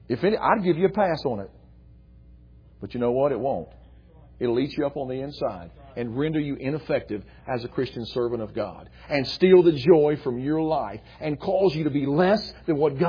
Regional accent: West Virginia, United States; Being a 12-year-old kid from West Virginia, not all that smart, not because I was from West Virginia, just because I was a 12-year-old kid.

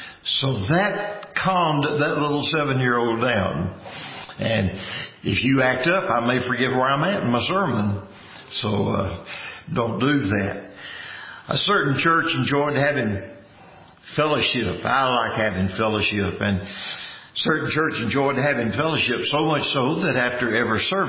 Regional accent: Big Spring, Texas, United States; Seems like I was raised here in Big Spring, and it seems like I can remember just like it's yesterday.

